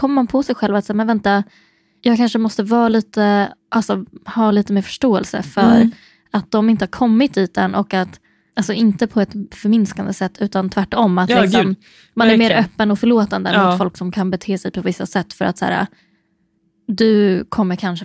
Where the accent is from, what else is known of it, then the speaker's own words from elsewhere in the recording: Norrland, Sweden; jag är också från Norrland.